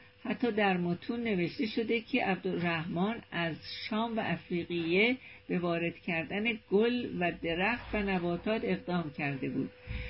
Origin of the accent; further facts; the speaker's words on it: Iran; ما ایرانی‌ها هنوز غافلیم از این ماجرا